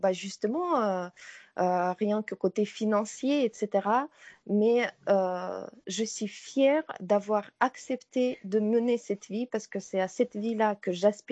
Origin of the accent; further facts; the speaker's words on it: Volgograd, Volgograd Oblast, Russia; French is a second language; Moi, quand je pense d'où je viens, de Volgograd, que personne ne connaît